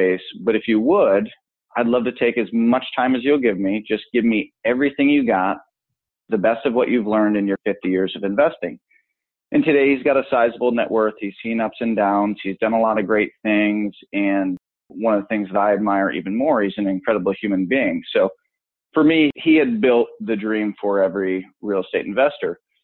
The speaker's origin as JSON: {"language": "English", "town": "Buffalo", "region": "New York", "country": "United States", "tie": "born or raised there", "said": "So I grew up right outside of Buffalo, New York."}